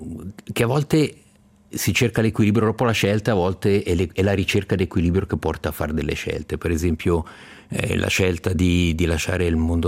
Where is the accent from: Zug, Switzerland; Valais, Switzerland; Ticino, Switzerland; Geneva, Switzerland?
Ticino, Switzerland; Biasca; io sono della Riviera, quindi zona Biasca